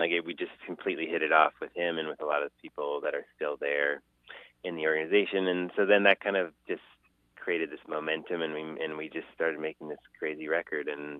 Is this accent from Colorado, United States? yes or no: no; Ohio, United States; because we grew up in Ohio, in what is near Cincinnati, Ohio, in one of the many Dead Belts, they call them